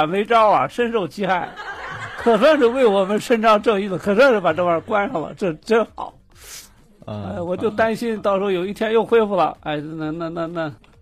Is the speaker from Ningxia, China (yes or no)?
yes; Ningxia, China; 我是宁夏的。